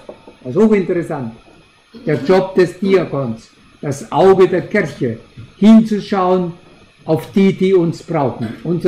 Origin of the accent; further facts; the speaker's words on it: Upper Austria, Austria; auch bei uns in Österreich, da oben im Mühlviertel bin ich groß gewachsen bei den Prämonstratenern.